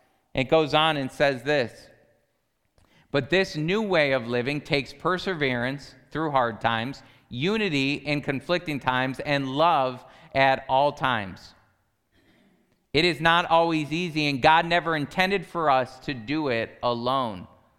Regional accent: United States; We're American in here, so we like to own our rights.

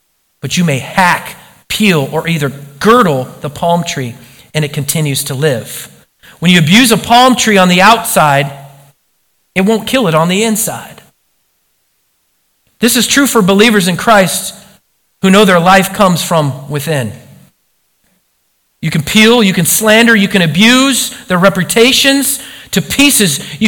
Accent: Oregon, United States; Or maybe that's just because I grew up in Oregon and we hug trees.

